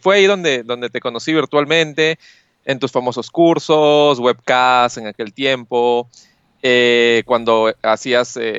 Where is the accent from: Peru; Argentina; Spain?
Peru; Pucallpa, Ucayali; now in Lima, Peru; yo estoy basado en Perú. Yo soy originalmente no de Lima, sino de Pucallpa, una pequeña ciudad en la parte del Amazonas, de la Amazonía peruana. Vivo en Lima ya hace un buen tiempo